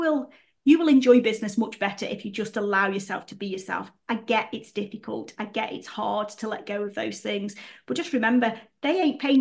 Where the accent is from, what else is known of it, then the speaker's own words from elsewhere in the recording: West Midlands, United Kingdom; accent: Stokey; my accent. I've got a Stokey accent, which, you know, hey, I say book instead of book, you know, but that's just me and that's just the way I am.